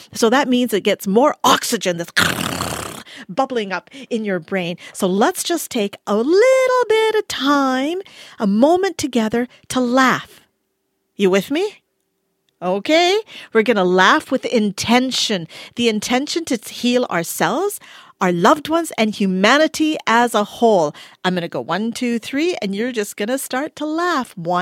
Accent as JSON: {"language": "English", "country": "Canada", "said": "I am Canadian. I'm also Indian. I'm also African."}